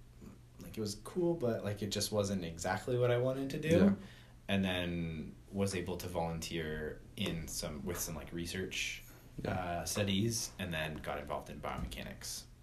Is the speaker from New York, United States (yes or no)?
no; Garden Grove, California, United States; now in Orange, United States; Yeah, yeah. So Cal State Fullerton, yeah, I grew up in Garden Grove and I live in Orange now.